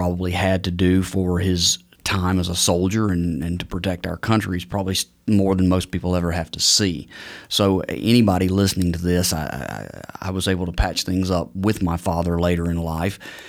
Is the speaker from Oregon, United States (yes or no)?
no; Mississippi, United States; also born or lived in Georgia, United States; I was born in Georgia, and shortly after, my father, who worked in the automotive industry, he got transferred to Mississippi with his job, and we lived there for about 12 years.